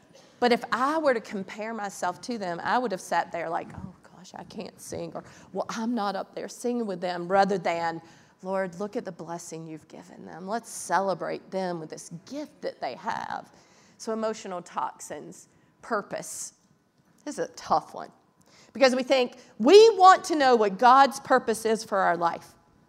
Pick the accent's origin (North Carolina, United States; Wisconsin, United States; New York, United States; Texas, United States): North Carolina, United States; Well, y'all, I'm from North Carolina, and my kids say I got a little bit of redneck in my back pocket